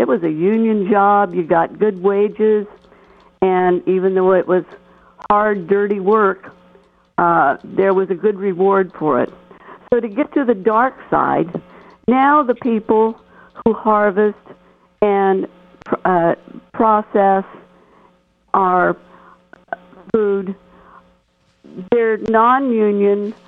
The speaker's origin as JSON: {"language": "English", "town": "St. Joseph", "region": "Missouri", "country": "United States", "tie": "born or raised there", "said": "So I grew up in and around St. Joseph, Missouri, which is used to have a big slaughterhouse, and it still has packing houses."}